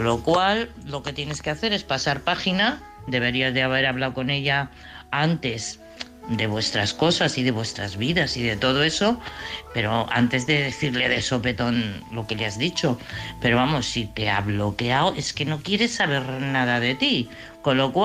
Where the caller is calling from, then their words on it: Madrid, Community of Madrid, Spain; de Madrid.